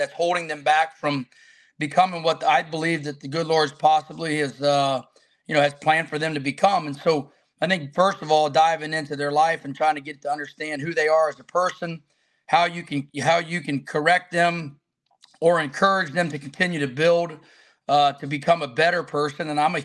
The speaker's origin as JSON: {"language": "English", "town": "Hilliard", "region": "Ohio", "country": "United States", "tie": "born or raised there", "said": "So I'm from Columbus, Ohio. Grew up in a city called Hilliard, which is about 12 minutes from the from Ohio State University."}